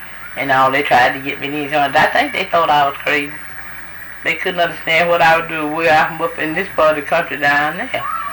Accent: the South, United States; I said, I didn't tell you the truth. I'm from the South, and I'm not used to it.

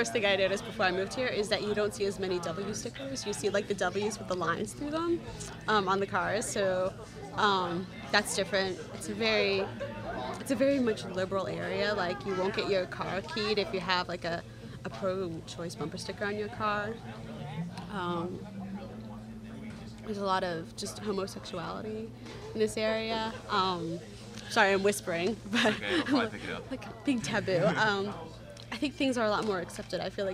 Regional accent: Roswell, Georgia, United States; when you're growing up in Roswell, you don't leave Roswell. Like, it's like, oh, you went to Atlanta this weekend?

